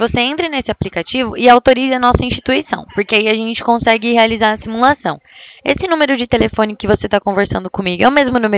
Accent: Presidente Prudente, São Paulo, Brazil; Sou daqui de Presidente Prudente

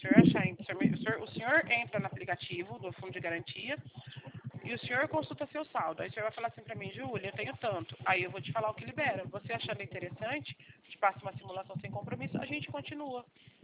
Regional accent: São Paulo, Brazil; eu sou do estado de São Paulo.

